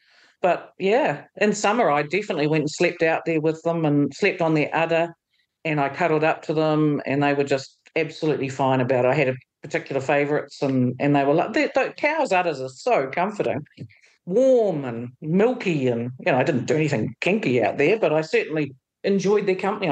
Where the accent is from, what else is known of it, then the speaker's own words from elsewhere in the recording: Whanganui, Manawatū-Whanganui, New Zealand; Well, I grew up in Whanganui, of all places, in the North Island on the West Coast, born into a farming family.